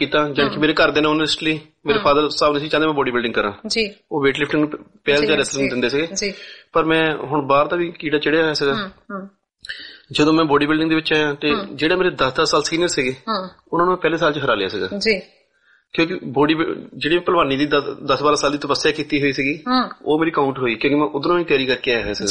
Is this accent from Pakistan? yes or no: no; Kitna, Punjab, India; ਪਿੰਡ ਕਿਤਣਾ ਜਿਹੜਾ ਹੁਸ਼ਿਆਰਪੁਰ ਜ਼ਿਲ੍ਹਾ ਗੜਸ਼ੰਕਰ ਤਹਿਸੀਲ ਆ ਸਾਡੀ ਪਿੰਡ ਕਿਤਣਾ ਦੇ ਵਿੱਚ ਮੇਰਾ ਜਨਮ ਹੋਇਆ ਜੀ